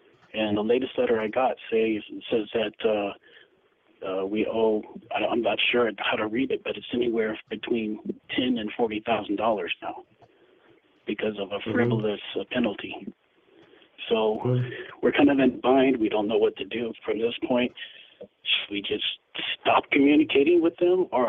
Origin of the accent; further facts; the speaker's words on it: California, United States; I'm from California.